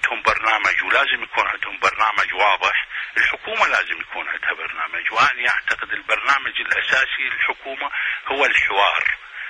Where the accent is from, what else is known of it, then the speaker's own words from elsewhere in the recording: Iraq; نحن كنا أبناء العراق وكنا معنيين بهذا البلد